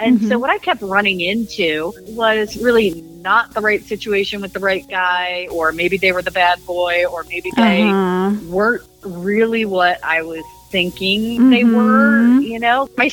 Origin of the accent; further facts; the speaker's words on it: Maryland, United States; accent: East Coast; I grew up in Maryland where they did not pronounce their D's.